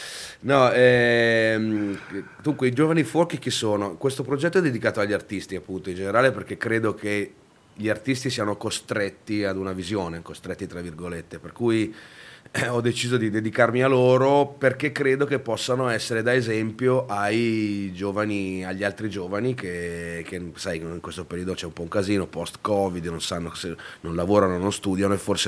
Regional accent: Milan, Lombardy, Italy; sono nato a Milano, sono un milanese, mio padre è da Toscano

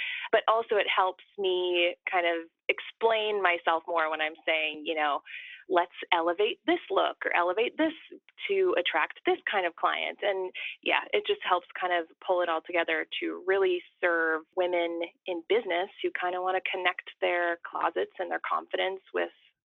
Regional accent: Midwest, United States; but I grew up in the Midwest, and that it's just not a career path there.

